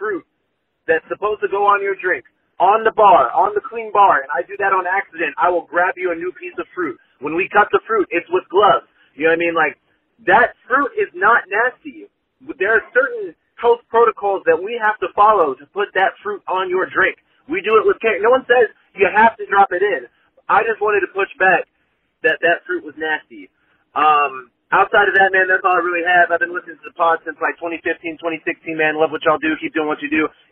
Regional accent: Texas, United States; now in Los Angeles, United States; I live in L.A., but I'm from Texas. You know what's up?

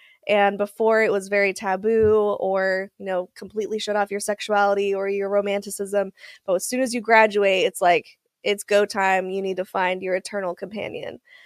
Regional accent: Utah, United States; I was born and raised in Utah. So in the middle of all of the Mormons, yeah. Pretty much in the middle of nowhere. I wasn't even in Salt Lake. I was further north, closer to Idaho. So it was a very, very small town, is a small town.

